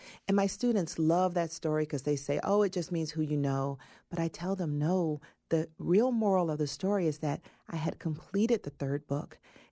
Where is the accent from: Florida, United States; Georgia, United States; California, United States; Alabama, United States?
Georgia, United States; Atlanta; I felt like as a native Atlantan, I was a witness to the child murders because two of the murdered children were students at my school.